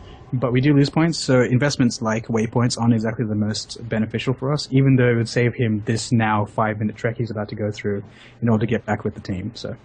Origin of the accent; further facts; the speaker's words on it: Australia; I'm Australian, so I played on Euro servers.